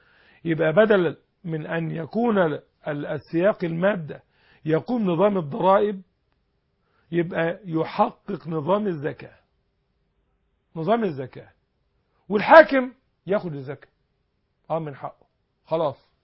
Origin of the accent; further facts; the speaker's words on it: Egypt; خلاص انتهت مشكلة البطالة عندنا في مصر